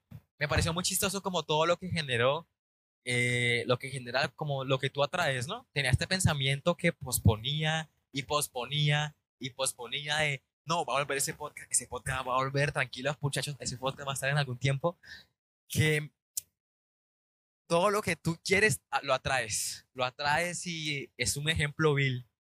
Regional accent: Magangué, Bolívar, Colombia; yo en 2019 me mudo a la ciudad de Magangue, Bolívar. Magangue, Bolívar es un municipio de Colombia, soy de allí. Yo sigo orgullosamente magangueño. No lo dice mi acento, no lo dice mi forma de ser, pero yo soy de Magangue.

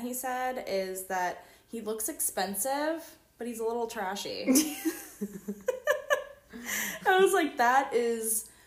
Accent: Virginia, United States; now in Florida, United States; he is actually from Virginia, which we're from Virginia.

